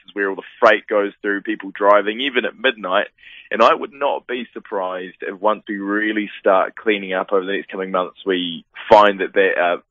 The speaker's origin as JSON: {"language": "English", "town": "Christchurch", "region": "Canterbury", "country": "New Zealand", "lives_now": "Wellington, New Zealand", "said": "I'm from Christchurch, and I was there for the earthquake tweet we last had there."}